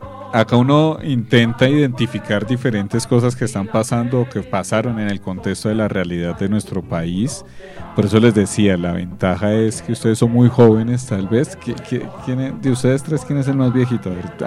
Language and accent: Spanish; Colombia; como colombianos, lo que hemos vivido frente a la violencia